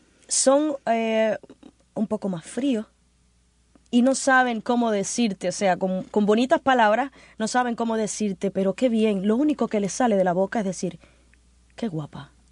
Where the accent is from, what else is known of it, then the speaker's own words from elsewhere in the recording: Cuba; aunque yo esté acá, sigo siendo cubana, sigo teniendo mi esencia de cubana